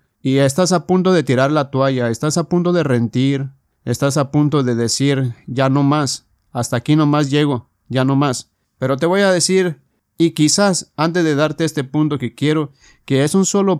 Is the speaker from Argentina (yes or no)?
no; Mexico; como yo mexicano, siempre escuchamos que la práctica hace el maestro